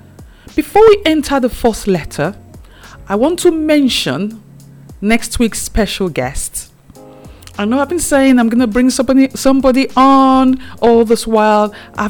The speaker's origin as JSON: {"language": "English", "region": "Edo", "country": "Nigeria", "said": "we are both from Edo State. Although I'm from the inner part of Edo State"}